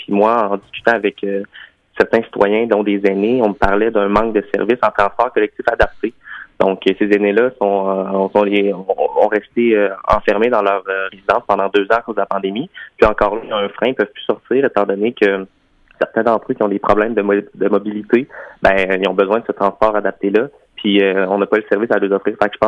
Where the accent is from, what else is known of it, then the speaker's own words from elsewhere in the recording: Saint-Gédéon-de-Beauce, Quebec, Canada; moi, je suis natif de Saint-Gédéon-de-Beauce, un petit village dans le sud de la circonscription.